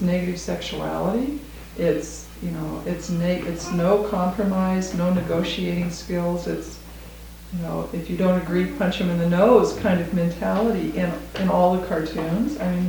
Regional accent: Oregon, United States; one of the things that was a story in our community, we're from Oregon, and in Eugene

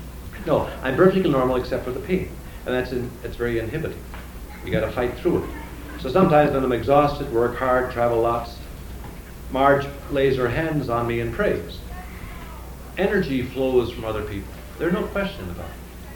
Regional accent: North Dakota, United States; I became a Sioux Indian. I came from North Dakota, my brothers.

